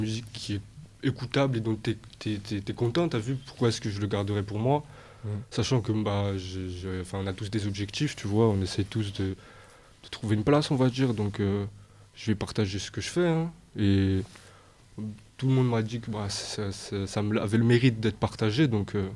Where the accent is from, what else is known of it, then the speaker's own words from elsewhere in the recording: Provence-Alpes-Côte d'Azur, France; Bah, nous, c'est le 13, hein, franchement. On reste dans le sud beaucoup, hein